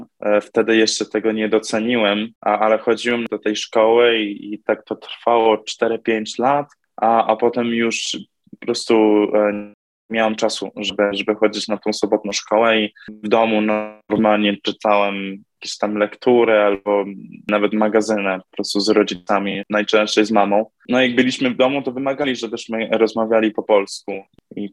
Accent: United States; moved away as an adult; now in Poland; Urodziłem się w Stanach i wychowałem się tam i tak naprawdę do 18 albo nawet 17 roku życia to ani razu nie przyszło mi do głowy, że może bym przeprowadził się do Polski i śpiewał.

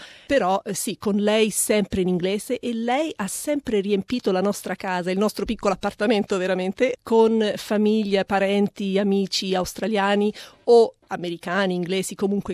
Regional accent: L'Aquila, Abruzzo, Italy; also born or lived in Rome; siamo nati 3 figli lì in Italia. Siamo nati a Roma, però siamo cresciuti all'Aquila.

